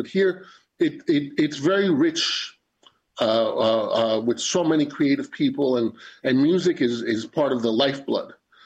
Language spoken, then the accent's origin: English; Queens, New York, United States; So growing up in Queens, New York, I'm the first person in my family ever born in the West, really.